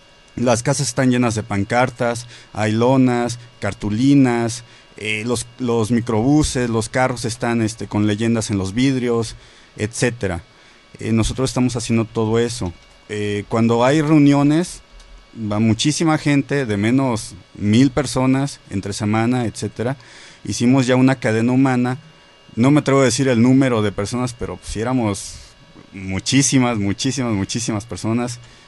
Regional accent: Azcapotzalco, Mexico City, Mexico; yo también soy de Azcapotzalco. Estamos aquí algunos colonos de la colonia Nueva España, vaya.

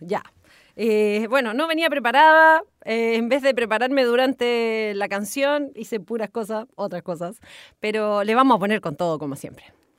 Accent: San Sebastián, Valparaíso, Chile; born there; Yo nací en San Sebastián, que pertenece a la hermosa comuna de Cartagena y al hermoso la hermosa provincia de San Antonio.

